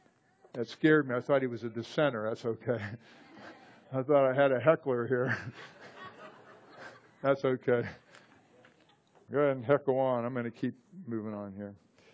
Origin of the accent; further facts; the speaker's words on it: Irwin, Pennsylvania, United States; I grew up in the First Presbyterian Church in Irwin, PA.